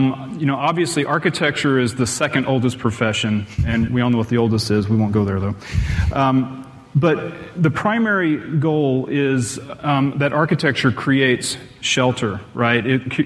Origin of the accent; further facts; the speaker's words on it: Texas, United States; I grew up here in Texas around the Dallas-Fort Worth area